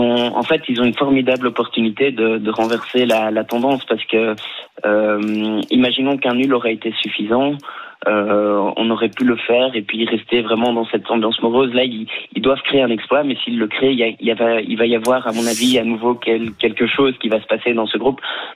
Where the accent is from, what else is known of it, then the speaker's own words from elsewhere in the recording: Brussels, Belgium; accent: Belgian; J'aime pas entendre que j'ai l'accent belge. De venant de français, ça le fait jamais trop, mais je viens de Bruxelles, donc effectivement.